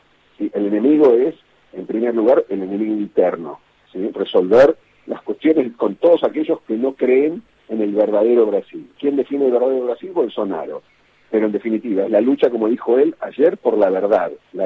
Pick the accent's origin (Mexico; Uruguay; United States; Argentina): Argentina; como argentinos